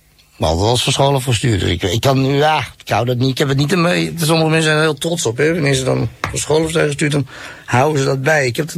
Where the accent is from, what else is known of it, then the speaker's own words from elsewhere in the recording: Nunspeet, Gelderland, Netherlands; Nunspeet.